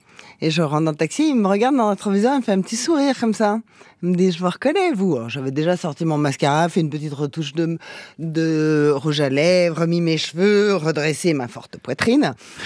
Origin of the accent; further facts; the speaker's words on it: Gassin, Provence-Alpes-Côte d'Azur, France; born there; moi je suis née à Saint-Tropez, moi, monsieur. En fait, c'était Gassin. La clinique était plus près de Saint-Tropez.